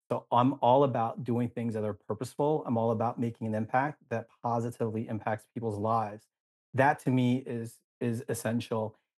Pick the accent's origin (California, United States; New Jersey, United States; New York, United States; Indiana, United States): New Jersey, United States; And so I grew up in New Jersey. I grew up in the third largest city. So I grew up in an urban environment